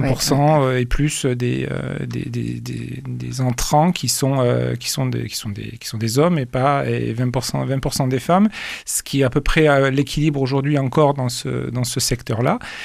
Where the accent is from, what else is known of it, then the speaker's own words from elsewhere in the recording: Toulouse, Occitanie, France; Je suis toulousain, j'ai fait toute ma carrière sur Toulouse.